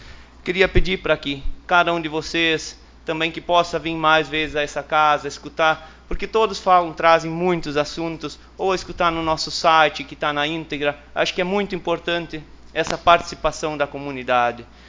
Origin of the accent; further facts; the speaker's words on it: Arroio Grande, Rio Grande do Sul, Brazil; eu sou de Arroio Grande, eu era um guri, lá em 98